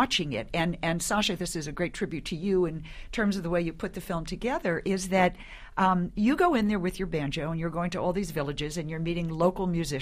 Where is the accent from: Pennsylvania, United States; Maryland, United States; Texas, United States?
Pennsylvania, United States; Philadelphia; I'm from Philadelphia, so I think of the banjo as the Mummers Parade, New Year's Day.